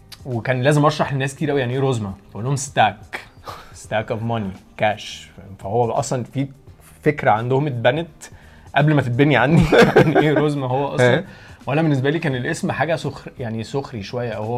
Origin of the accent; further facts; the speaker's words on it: Egypt; بس كواحد مصري انا مش حاسس ان في بيننا وبين الفراعنه حاجات كتيره النهارده